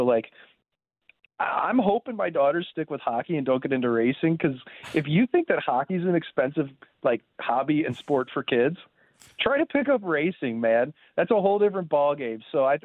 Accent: Connecticut, United States; from the rich kids I grew up played with in Connecticut to the cattle ranchers out west from Alberta.

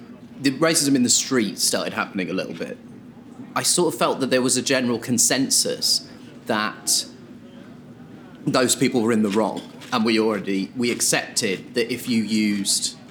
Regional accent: Croydon, London, United Kingdom; I grew up in Croydon

